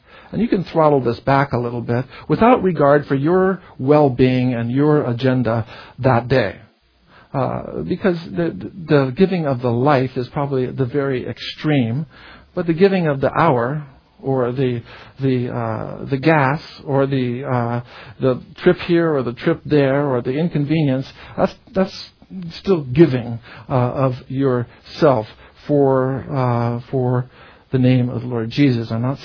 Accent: Tantalus, Hawaii, United States; We grew up on Tantalus.

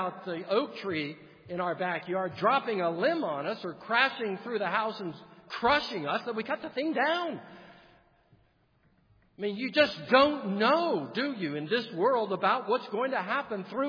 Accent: California, United States; I grew up in California. We felt earthquakes all the time.

